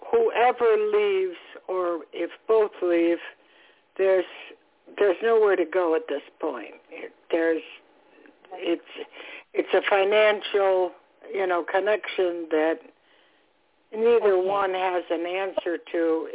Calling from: Florida, United States; Hi, Toni. … calling from Florida.

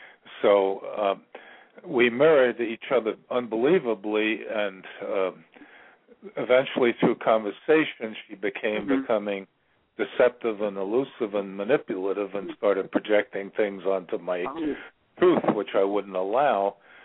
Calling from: Virginia, United States; I'm calling from Virginia.

